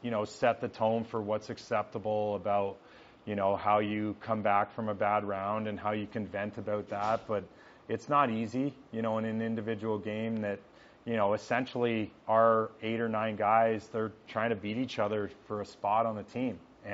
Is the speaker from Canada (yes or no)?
yes; Canada; I grew up playing hockey. That was my sport growing up in Canada